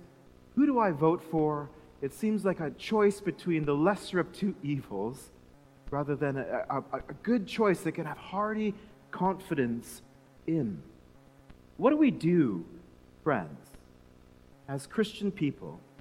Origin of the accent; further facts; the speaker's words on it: Canada; my home country of Canada